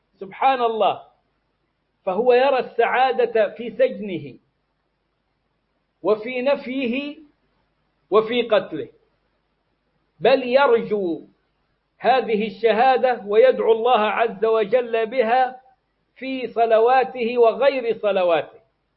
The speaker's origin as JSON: {"language": "Arabic", "country": "Egypt", "moved": "as an adult", "said": "أنا شخصيا خرجت من مصر لما ضيق علي في الدعوة وفي الجامعة وهنا وهناك، فخرجت أستاذا زائرا إلى المدينة، بقيت بها 6 أشهر"}